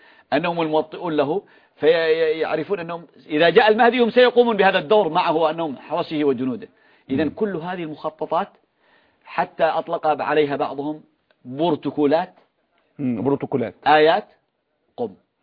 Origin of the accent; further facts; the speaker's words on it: Yemen; كما يقول عندنا في اليمن